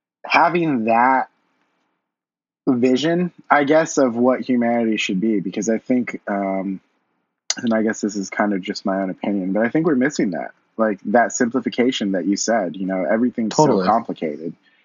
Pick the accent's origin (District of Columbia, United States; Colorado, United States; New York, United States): Colorado, United States; I grew up in Colorado, so, you know, I'm surrounded by mountains and stuff.